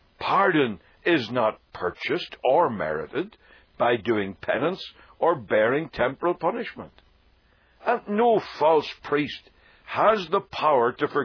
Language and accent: English; Ireland; As you probably guessed, I come from Ireland. The Irish can make a joke out of anything.